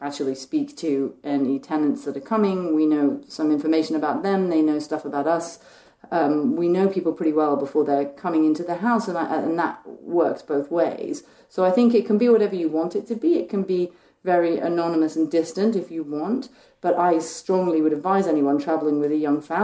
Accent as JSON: {"language": "English", "region": "England", "country": "United Kingdom", "tie": "born or raised there", "said": "growing up in England"}